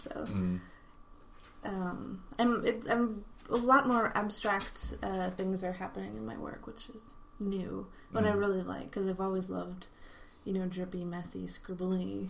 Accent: New York, United States; also born or lived in Massachusetts; Yeah, I grew up in New York. I grew up upstate a little bit.

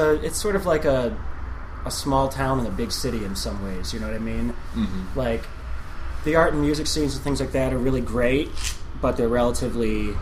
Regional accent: Detroit, Michigan, United States; Well, I was born in Detroit, so I grew up in the Detroit area, like in the eastern suburbs of that city, and moved into the city.

